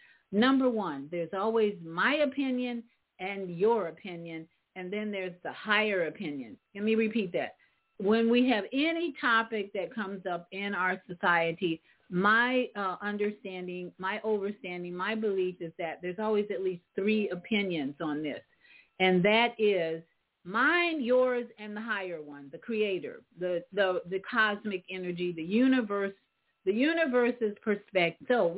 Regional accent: Chicago, Illinois, United States; Now, I grew up in Chicago, and I went to school all the way through high school.

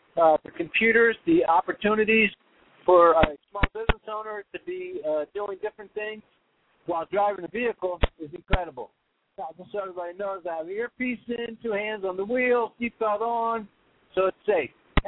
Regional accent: Philadelphia, Pennsylvania, United States; Well, I just want to clarify because I visited Brooklyn a couple times growing up in the Philadelphia area.

